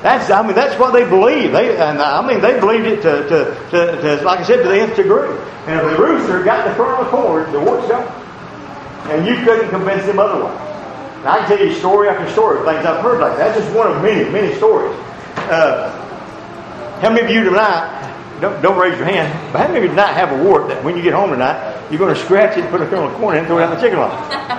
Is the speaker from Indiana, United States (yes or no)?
no; Tennessee, United States; I'm from Tennessee, East Tennessee.